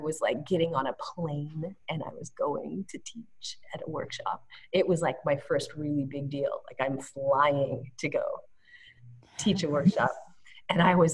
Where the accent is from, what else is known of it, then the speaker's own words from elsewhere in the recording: Portland, Oregon, United States; I think the very first workshop gig that I had outside of my hometown, which is Portland, Oregon, was in Seattle, Washington.